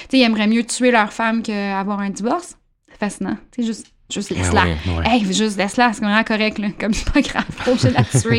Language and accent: French; Quebec, Canada; je pense qu'on est Québécois